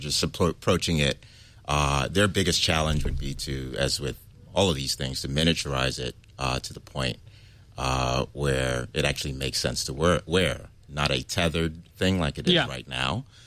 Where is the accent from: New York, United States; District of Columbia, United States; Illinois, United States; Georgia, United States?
District of Columbia, United States; Washington; Absolutely not. I'm from D.C.